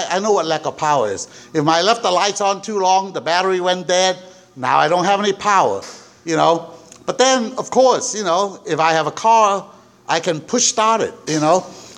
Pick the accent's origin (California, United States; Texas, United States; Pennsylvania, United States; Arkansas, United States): California, United States; I'm from SoCal, okay.